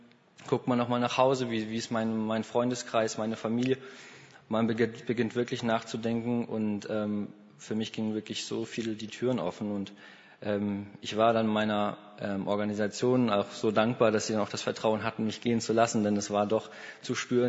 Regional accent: Schleswig-Holstein, Germany; now in Mainz, Germany; Ich bin 20. Ich komme aus dem Norden, aus Schleswig-Holstein, studiere jetzt in Mainz und war mit der Vereinigten Kamerun- und Tschad-Mission für ein Jahr in Tschad.

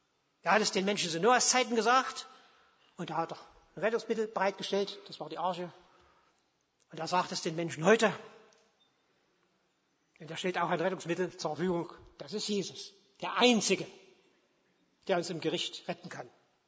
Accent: eastern Germany, Germany; Wie gesagt, ich komme aus dem Osten. Bei uns war das so.

